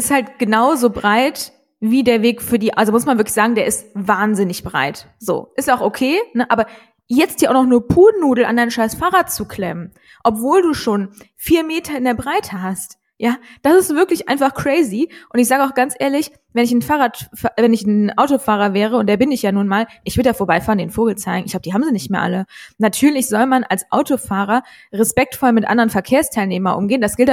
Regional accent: Cologne, North Rhine-Westphalia, Germany; als Kölner

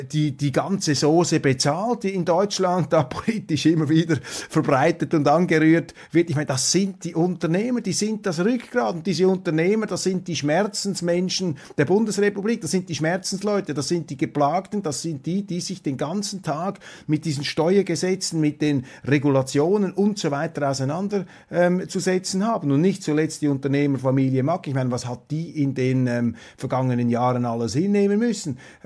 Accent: Switzerland; Als Schweizer muss ich mich da immer etwas zurückhalten

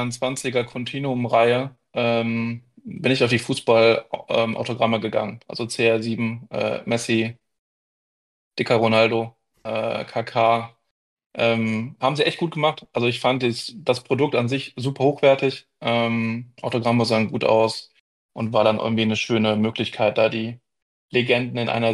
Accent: Düsseldorf, North Rhine-Westphalia, Germany

